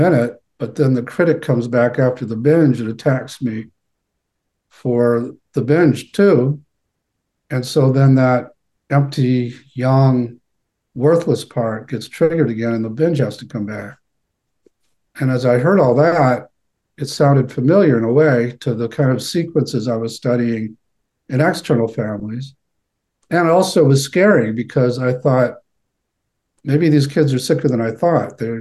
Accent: Boston, Massachusetts, United States; now in Chicago, United States; we moved from the Boston area to the back here to the Chicago area to be with my kids and grandkids.

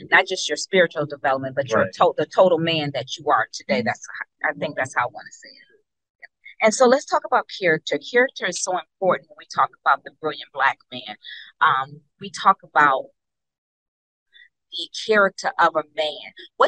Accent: Detroit, Michigan, United States; I think about me growing up in Detroit.

